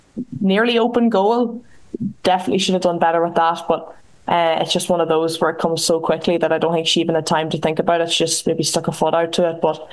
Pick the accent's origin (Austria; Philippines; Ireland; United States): Ireland; we'd raise question marks over as Irish fans.